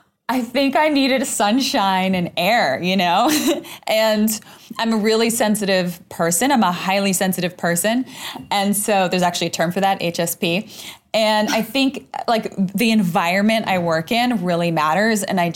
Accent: Argentina; moved away; I'm Latinx. I'm originally from Argentina.

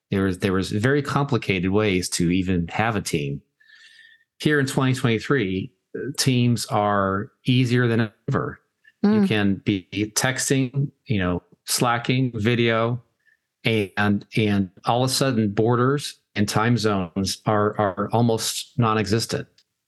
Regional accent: New York, United States; accent: New York; So my New York accent is not very interesting.

